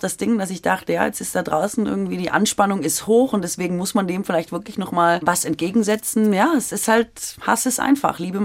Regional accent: Baden-Württemberg, Germany; ich bin ja Schwäbin

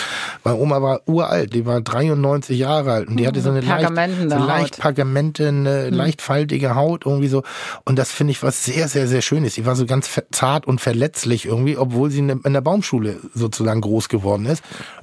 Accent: Schleswig-Holstein, Germany; now in Hamburg, Germany; Grundsätzlich ist meine Heimat Norddeutschland. Ich bin in Schleswig-Holstein geboren und groß geworden und bin dann nach Hamburg gezogen und ich bin, glaube ich, auch eine gesunde Mischung aus beiden.

